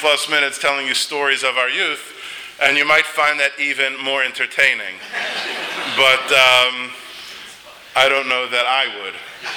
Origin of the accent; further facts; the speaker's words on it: Miami Beach, Florida, United States; And growing up in Miami Beach, our families are the closest of friends.